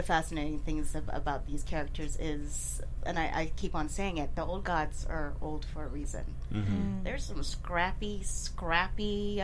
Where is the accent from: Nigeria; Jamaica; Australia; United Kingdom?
Nigeria; growing up in Nigeria and hearing those stories of Anansi, there's a special place in my heart.